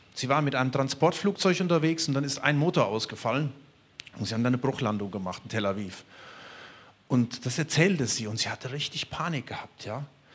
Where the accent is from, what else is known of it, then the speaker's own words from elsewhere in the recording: North Rhine-Westphalia, Germany; moved away as an adult; now in Spain; Ich war damals da oben in meiner Heimat, mit meinen lieben Siegerländer Landsleuten